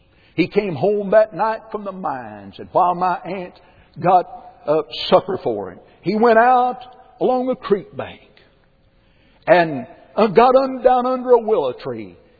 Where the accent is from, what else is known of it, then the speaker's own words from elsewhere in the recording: Tennessee, United States; also born or lived in Mississippi; And in 1950, a great Holy Ghost revival came to my hometown in a little church up Moxon Holler. Now, I didn't say hollow in East Tennessee. It's holler.